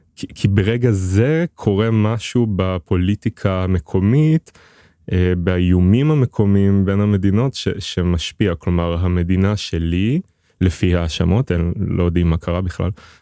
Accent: Haifa, Haifa District, Israel; now in Tel Aviv, Israel; ואני גדלתי באיזה שכונה בחיפה, ותהליך היציאה מהארון היה לא פשוט, ושנינו בעצם מצאנו את עצמנו גם עוברים למקום ליברלי ופתוח יותר, אני בתל אביב

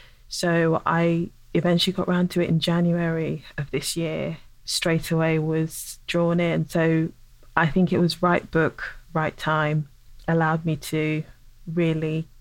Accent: England, United Kingdom; I had to confront a lot of my own feelings around race as a dark-skinned black woman growing up in England, where that is not the standard of beauty.

